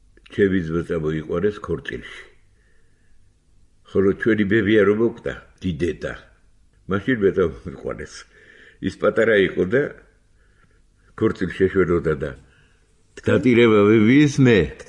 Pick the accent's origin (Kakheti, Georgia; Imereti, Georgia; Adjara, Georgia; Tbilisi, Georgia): Adjara, Georgia; Batumi; ბათუმელები ვარ მე